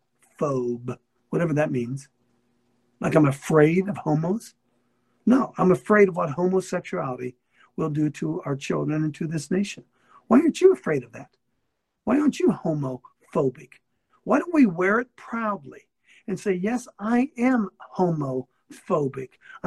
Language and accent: English; Columbus, Ohio, United States; I'm from Columbus, Ohio.